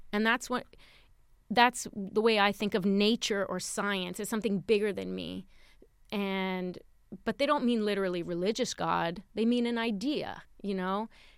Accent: New York, United States; I became, because I'm from New York and my family's like Knicks fans

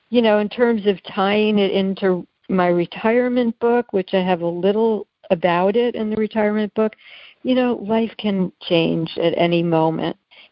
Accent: New York City, New York, United States; Okay, well, when I was 4 years old, I grew up in New York City.

